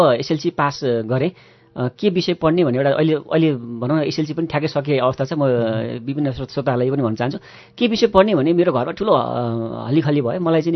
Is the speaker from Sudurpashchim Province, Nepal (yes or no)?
no; Kathmandu, Bagmati, Nepal; also born or lived in Khotang / Biratnagar; खोटाङ जिल्लामा भयो, त्यस पछाडि विराटनगरमा एक वर्ष मात्रै, एक वर्षको उमेर हुँदाखेरि बस्यो, र त्यस पछाडि काठमाडौँ. अहिले त काठमाडौँकै भयो भन्दा पनि.